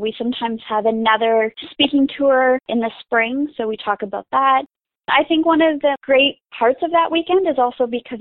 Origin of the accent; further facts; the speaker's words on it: Canada; And I said, "Oh, I'm from Canada." And I kind of trying to say it low and keep a low profile.